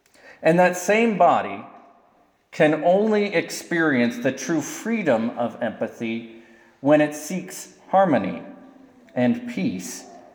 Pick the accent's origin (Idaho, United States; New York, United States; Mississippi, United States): Idaho, United States; Lewiston; Like, I was raised in Lewiston. I get the Western man personality.